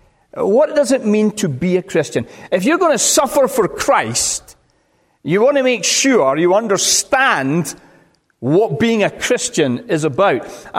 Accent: Scotland, United Kingdom; One of the things about being British and Scottish is that we have in our history persecution.

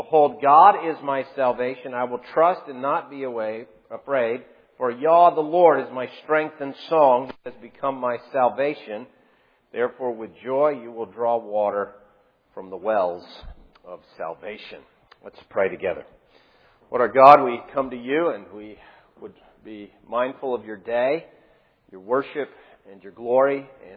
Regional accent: Ontario, Canada; Nobody knows that I'm actually Dutch. Where I grew up in Ontario, Canada, there's a lot of people of Dutch extraction.

